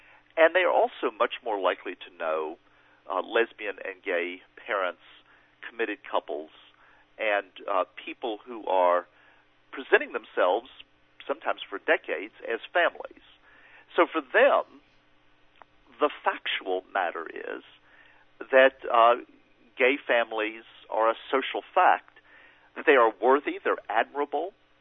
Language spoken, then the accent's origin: English; the South, United States; It is a much bigger tent than it was when I was growing up in the South